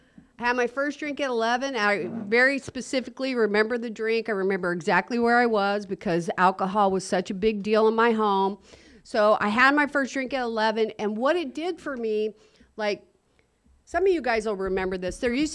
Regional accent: Evansville, Indiana, United States; I am originally from Evansville, by God, Indiana. I call it that because there was a lot of God going on back there.

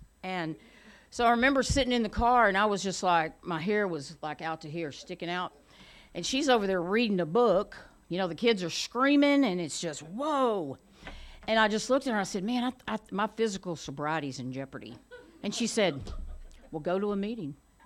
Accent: Dallas, Texas, United States; also born or lived in Texarkana, Arkansas; Anyway, I'm from Texarkana, Arkansas. Good God, I know, isn't that something? And I lived in Dallas, Texas I was raised there.

